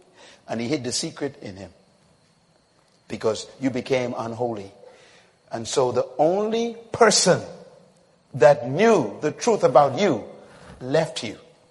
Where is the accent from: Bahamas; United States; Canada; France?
Bahamas; Bain Town, New Providence; born there; when I was born in Bain Town, in that environment, everybody was telling me what I should be.